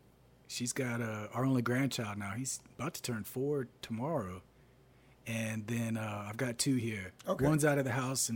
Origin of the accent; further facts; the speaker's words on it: California, United States; also born or lived in Gulfport, Mississippi; Originally from California.